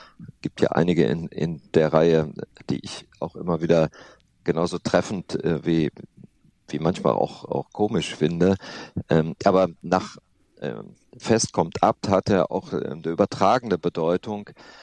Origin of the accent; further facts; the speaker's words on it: Hamm, North Rhine-Westphalia, Germany; ich bin auch sehr heimatverbunden. Also ich habe mich hier auch in meiner Region, ich komme aus Hamm in Westfalen, aus dem Ortsteil Bockum-Höfel.